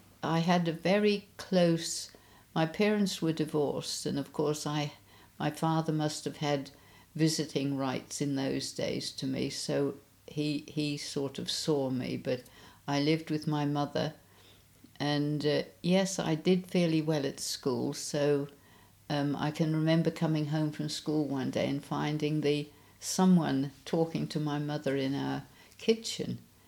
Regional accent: Stanley, Falkland Islands; also born or lived in Montevideo, Uruguay; My birthday is the 23rd of May 1935. And I was born in Port Stanley. I think it was called the King Edward Memorial Hospital, a daunting place. But I grew up there

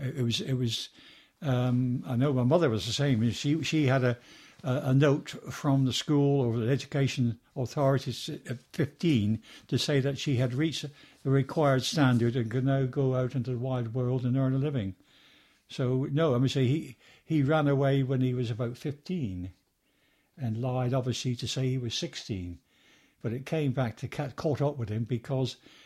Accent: Plymouth, South West England, United Kingdom; born there; And I was born on the 6th of May 1935 in Plymouth.

